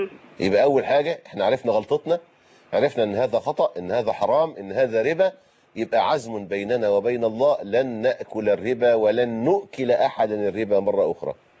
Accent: Egypt

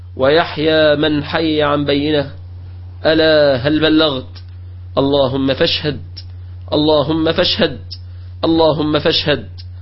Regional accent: Egypt

